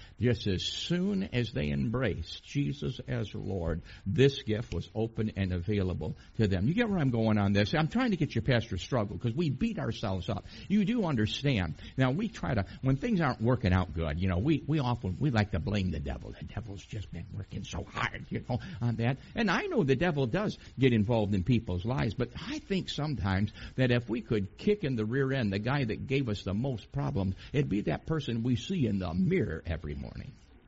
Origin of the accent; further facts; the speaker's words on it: New York, United States; I've been living here in the South for many, many years now, but I was raised in New York, and I still can't get that out of me.